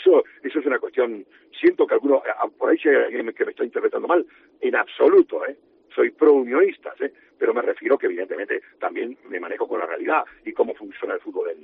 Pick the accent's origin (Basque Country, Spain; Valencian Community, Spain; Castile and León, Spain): Castile and León, Spain; Salamanca; creo que la persona más influyente como salmantino